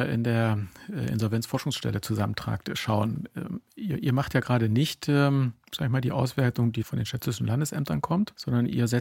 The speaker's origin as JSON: {"language": "German", "region": "Saxony-Anhalt", "country": "Germany", "said": "wir kommen ja beide aus Sachsen-Anhalt"}